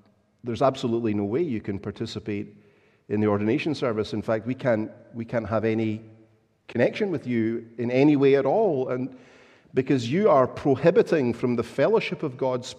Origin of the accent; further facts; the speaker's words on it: Glasgow, Scotland, United Kingdom; now in Jackson, United States; I'm from Glasgow, Scotland, but I live and work and serve in Jackson, Mississippi